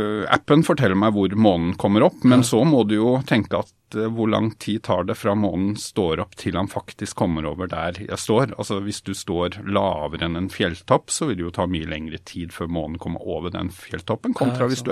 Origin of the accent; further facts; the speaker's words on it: Sarpsborg, Østfold, Norway; Sånn at når jeg her om dagen var hjemme I Sarpsborg